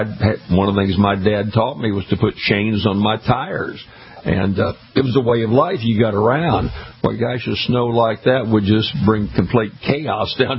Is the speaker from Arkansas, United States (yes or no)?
no; St. Louis, Missouri, United States; So I was raised in St. Louis, Missouri. That's where I went to high school.